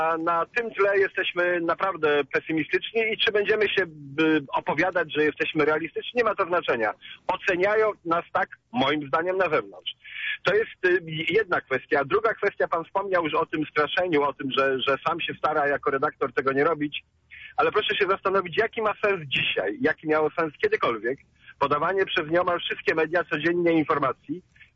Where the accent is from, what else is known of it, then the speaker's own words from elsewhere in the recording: Poznań, Greater Poland Voivodeship, Poland; Ja jestem rodowitym poznaniakiem od pokoleń